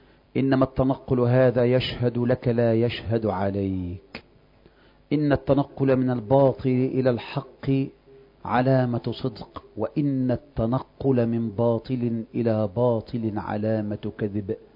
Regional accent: Egypt; الشيخ مصري وأنا مصري، فالمصريان يتفقان

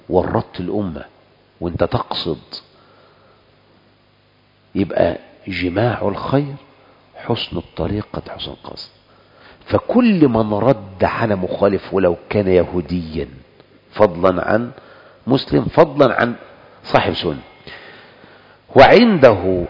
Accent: Egypt; فهذه مدارس عندنا في مصر غزت السلفية

